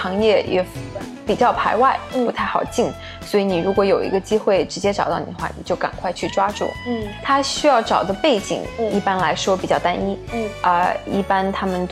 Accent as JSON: {"language": "Chinese", "country": "China", "tie": "born or raised there", "lives_now": "United States", "said": "我在中国长大然后在美国上的学"}